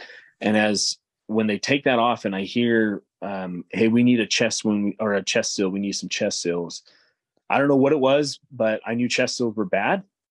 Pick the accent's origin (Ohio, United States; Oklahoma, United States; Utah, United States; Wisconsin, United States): Utah, United States; also born or lived in Pocatello, Idaho; So I was born in Idaho, Pocatello. Lived there for just a few years. I don't remember any of that. Then grew up in Utah, moved down to Utah County, Utah Valley, went through school there